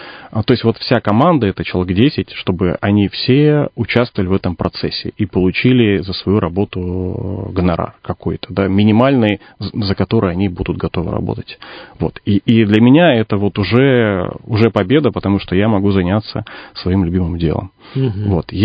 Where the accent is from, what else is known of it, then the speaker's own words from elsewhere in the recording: Irkutsk Oblast, Russia; Я из города Сулисибирска.